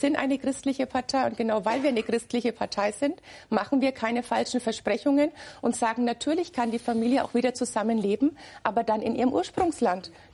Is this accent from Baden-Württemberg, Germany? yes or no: no; Bamberg, Bavaria, Germany; born there; Ich selber fahre immer mit dem Zug von meiner Geburtsstadt Bamberg aus nach Berlin